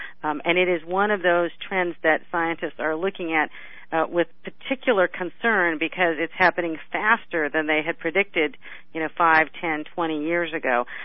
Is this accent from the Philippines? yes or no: no; Colorado, United States; I grew up in Colorado. I just came back from North Dakota.